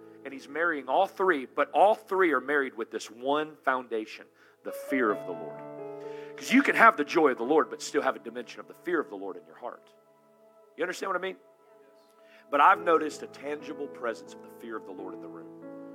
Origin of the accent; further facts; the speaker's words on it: Deep South, United States; And I come from the Deep South, where in revival in the Deep South, it was often very repentance-driven